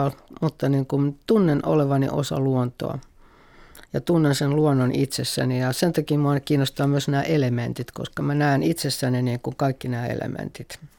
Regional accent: Ostrobothnia, Finland; mä oon pohjalainen lähtöisin

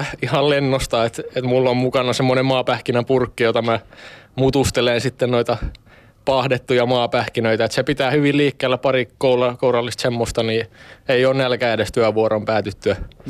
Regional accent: Espoo, Uusimaa, Finland; mä oon Haukilahdesta kotoisin. Tämmönen 23V nuorukainen

